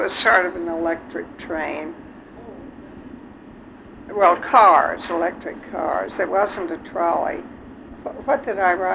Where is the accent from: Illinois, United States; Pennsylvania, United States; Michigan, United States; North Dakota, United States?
Illinois, United States; Chicago; Yes, I was born in Chicago. On Astor and Division. Near Northside.